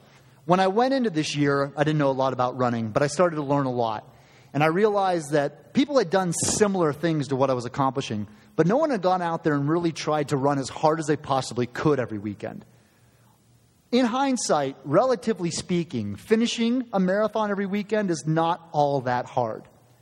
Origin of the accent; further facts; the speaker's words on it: Titusville, Pennsylvania, United States; in my hometown of Titusville